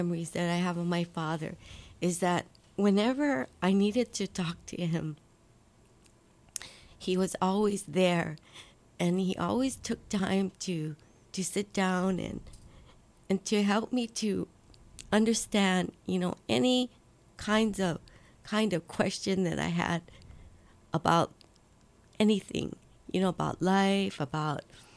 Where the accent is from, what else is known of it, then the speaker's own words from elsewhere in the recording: Hawaii Kai, Hawaii, United States; I grew up in Hawaii Kai.